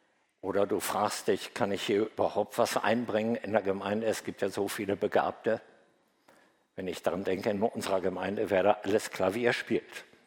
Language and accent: German; Northern Germany, Germany; born there; Vielleicht hört man das an meiner Sprache. Ich bin in Norddeutschland geboren.